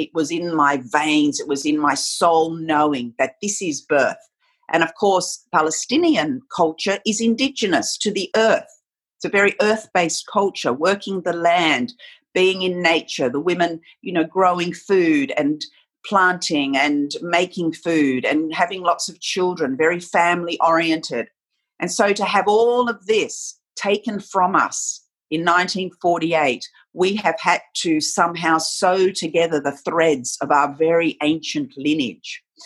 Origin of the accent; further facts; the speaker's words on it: Australia; I grew up in Australia that was very void of multiculturalism as such. So I was very aware of my culture, my Middle Eastern Palestinian side